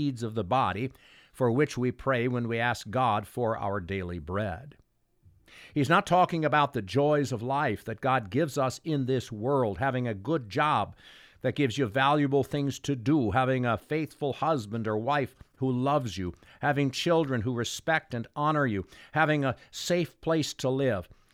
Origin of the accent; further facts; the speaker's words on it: United States; I learned something about being an American while I was living as a foreigner in Norway and France.